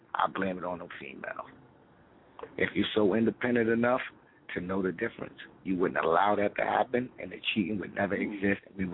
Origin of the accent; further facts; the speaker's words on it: Bronx, New York, United States; I'm on my way back to the NY. Well, I'm from the Bronx.